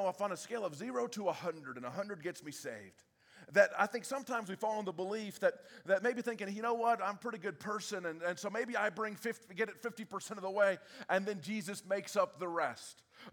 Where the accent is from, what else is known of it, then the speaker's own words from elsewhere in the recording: the South, United States; Now, growing up in the South, you know, we talked about blessing.